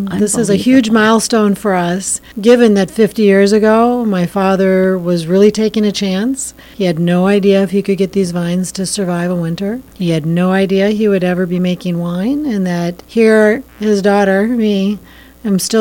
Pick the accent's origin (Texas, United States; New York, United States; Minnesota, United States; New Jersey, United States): Minnesota, United States; Minneapolis; My family, I grew up in Minneapolis, but my father gravitated to Hastings when he was looking for farmland.